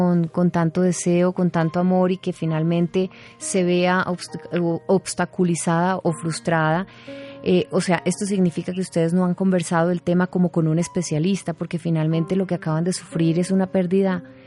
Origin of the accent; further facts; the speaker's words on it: Santander, Colombia; y sobre todo siendo santandereana como tú